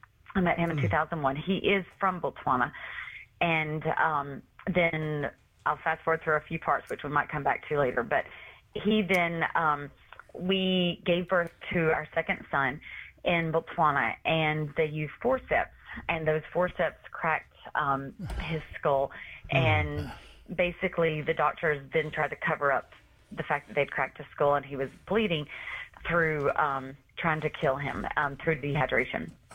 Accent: Georgia, United States; growing up in South Georgia in the Bible Belt.

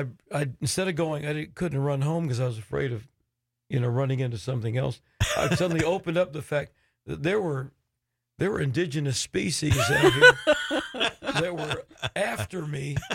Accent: Florida, United States; also born or lived in South Portland, Maine; in 1955, I was 5 years old. We moved to Florida from Maine. We lived in South Portland, Maine, and we moved to Florida.

